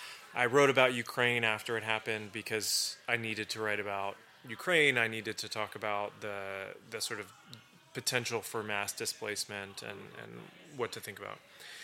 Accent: Turkey; because I grew up in Turkey.

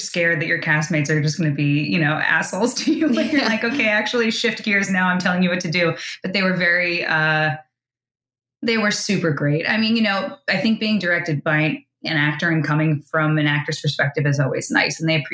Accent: New Jersey, United States; Bergen County. I'm like, you know, 20 outside the city. So I spent most of my time either in New Jersey or New York City growing up.

